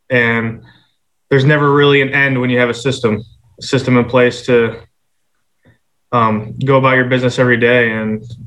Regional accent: St. Louis, Missouri, United States; Born and raised in St. Louis.

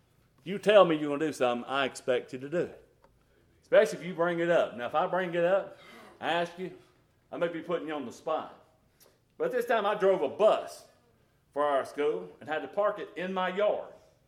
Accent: the South, United States; By the way, I'm from the South, and if I say Coke, that is anything that's carbonated.

